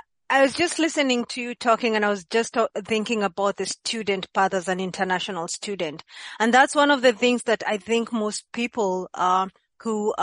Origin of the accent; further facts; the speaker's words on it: Kenya; now in United States; I come from Kenya and we used to have the same problem. That's why I migrated to the States, because these issues happen a lot.